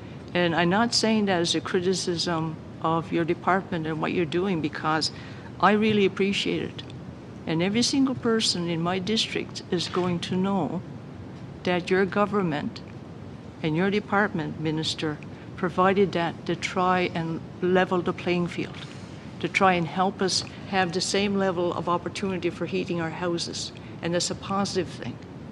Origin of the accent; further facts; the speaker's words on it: Newfoundland and Labrador, Canada; And we know the difference because we live in Labrador. We come from Labrador.